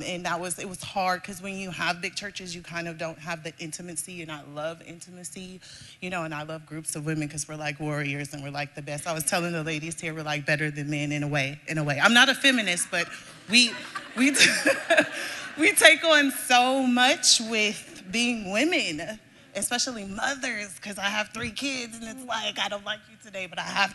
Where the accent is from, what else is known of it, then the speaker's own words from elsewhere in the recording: San Francisco, California, United States; You know, growing up in San Francisco and having to deal with so many denominations of churches, you really don't get that.